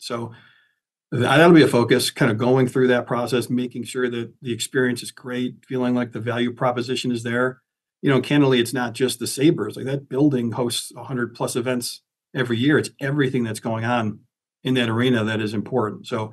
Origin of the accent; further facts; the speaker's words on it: Rochester, New York, United States; Yeah, you know, I grew up in Rochester, so, you know, I was an Amherst fan growing up, and we didn't have professional sports